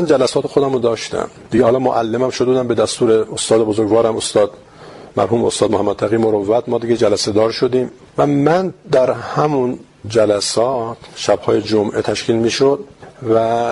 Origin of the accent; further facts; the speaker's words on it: Tehran, Tehran Province, Iran; ما در محله سرچشمه و پامنار زندگی می کردیم. من در همونجا به دنیا آمدم، در سال 42 در همین پامنار من به مدرسه می رفتم